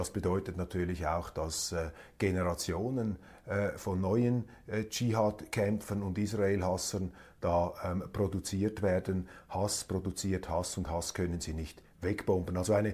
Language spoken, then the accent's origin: German; Switzerland; Ich wage mich da als Schweizer nicht in diese Bewertungskriterien hinein.